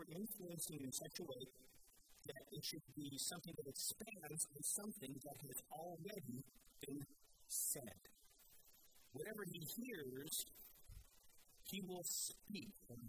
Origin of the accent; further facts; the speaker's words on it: Denver, Colorado, United States; Oh, no, I'm from Denver. I follow the Denver Broncos.